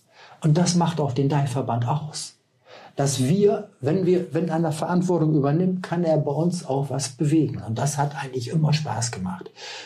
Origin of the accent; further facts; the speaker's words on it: Hipstedt, Lower Saxony, Germany; Aus Hippstedt, ja. Da haben wir noch einen Hof.